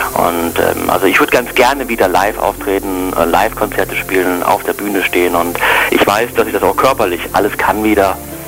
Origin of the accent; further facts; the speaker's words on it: Cologne, North Rhine-Westphalia, Germany; weil ich bin zwar groß geworden in Köln, aber ich habe leider Gottes nicht so die kölsche Mundart übernommen, weil meine Eltern, wie gesagt, kommen auch so ein bisschen verschieden her und wir haben damals nicht kölsch gesprochen.